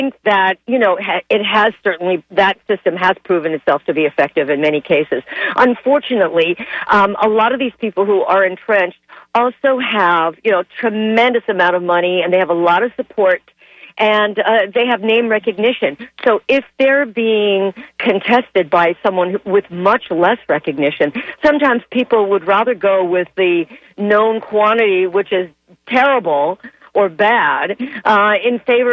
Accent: Canada; I am originally from Canada, where we had the parliamentary system.

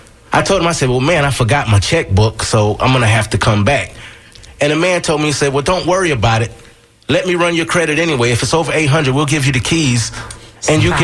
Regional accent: Detroit, Michigan, United States; As you all know, I'm from Detroit, Michigan.

